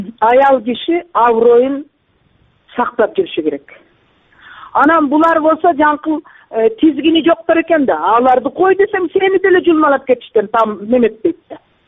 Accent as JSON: {"language": "Kyrgyz", "town": "Alay", "region": "Osh Region", "country": "Kyrgyzstan"}